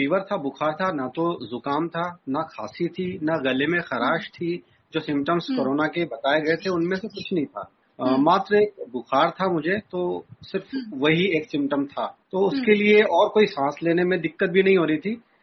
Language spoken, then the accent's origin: Hindi; Bhopal, Madhya Pradesh, India; सबसे पहले मैं मध्य प्रदेश भोपाल से हूँ और शासकीय सेवक हूँ